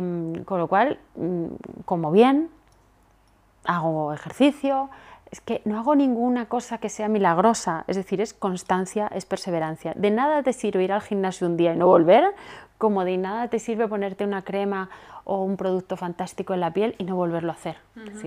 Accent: Spain; Irina es rusa y yo soy española.

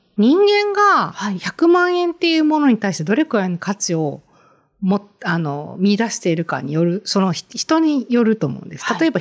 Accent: Kansai, Japan; 私は特にあの関西出身で関西在住なので

